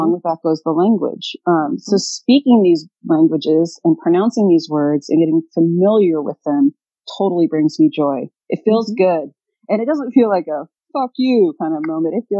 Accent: Hawaii, United States; I grew up on the Big Island of Hawaii.

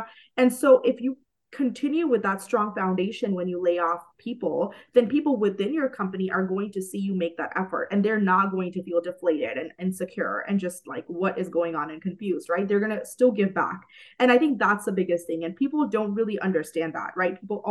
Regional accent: India; So I come from India, which, as you all know, is a land of the language Sanskrit.

